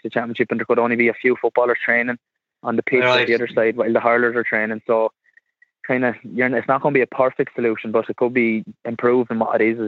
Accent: Curracloe, Leinster, Ireland; Yeah, well, I'm from Curraghcloe myself

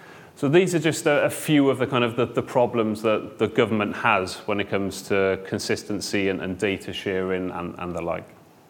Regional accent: Wales, United Kingdom; is because I'm Welsh, and there's a bit of a Welsh theme going on today. I can speak a little bit of Welsh, but not enough to interpret some of those questions online.

